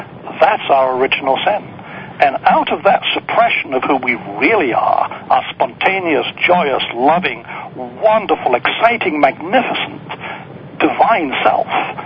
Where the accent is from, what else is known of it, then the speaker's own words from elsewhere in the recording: Yorkshire and the Humber, United Kingdom; and the one I grew up in Yorkshire, the school teaching, the parenting at home, the whole ethos of how you brought children up was brutal.